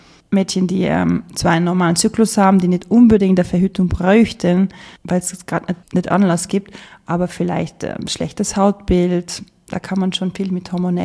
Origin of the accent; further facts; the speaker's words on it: Austria; Ich glaube, in Deutschland wird es auch zu einem gewissen Teil gezahlt und bei uns in Österreich aber gar nicht.